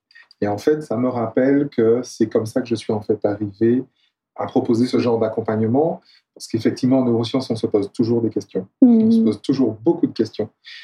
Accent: Martinique; Je suis martiniquais et en Martinique, il y a beaucoup de serpents.

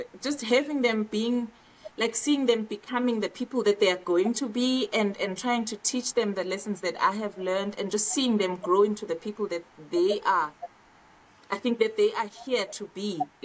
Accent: Bergville, KwaZulu-Natal, South Africa; Yeah, born and bred in Bergville in KZN.

